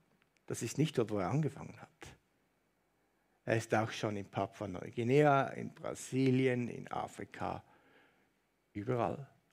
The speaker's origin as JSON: {"language": "German", "country": "Switzerland", "said": "man könnte ihnen den Hals umdrehen als Schweizer."}